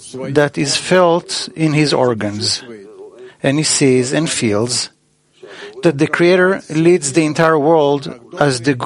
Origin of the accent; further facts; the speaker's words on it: San Francisco, California, United States; I come from San Francisco. I brought with me my whole family, my wife, three kids.